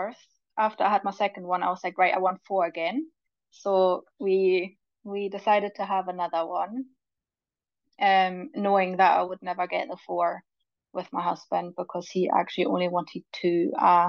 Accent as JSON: {"language": "English", "country": "Germany", "moved": "yes", "said": "well, I'm from Germany, and my mum came over for all my birth."}